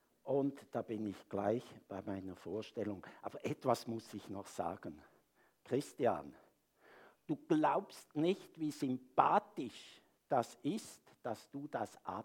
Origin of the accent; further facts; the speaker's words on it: Chur, Graubünden, Switzerland; Keine Angst, ich kann Schweizerdeutsch, ich bin in Chur aufgewachsen.